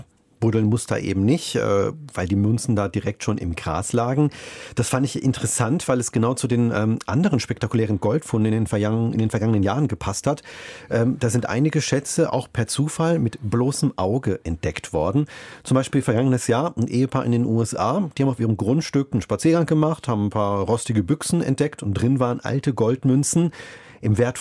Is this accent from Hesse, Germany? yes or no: no; North Rhine-Westphalia, Germany; Ich habe dann auch mal geschaut, was in meiner Heimat, dem Ennepe-Ruhr-Kreis, noch so schlummert in der Erde.